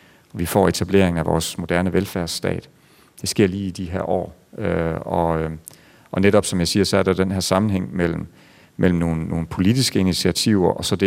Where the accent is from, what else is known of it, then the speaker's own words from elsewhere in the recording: Central Denmark Region, Denmark; vi har været meget egnet til det på min hjemegn, at tage den her giftfabrik til os